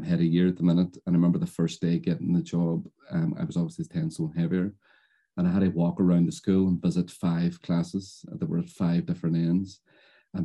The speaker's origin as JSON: {"language": "English", "country": "Ireland", "said": "I'm an Irishman at the end of the day"}